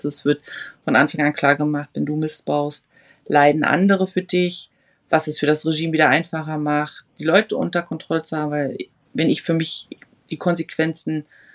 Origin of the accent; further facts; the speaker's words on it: Germany; ich komme ja aus der DDR. Ich bin ja in der DDR geboren. Und war zur Wende 11 Jahre alt.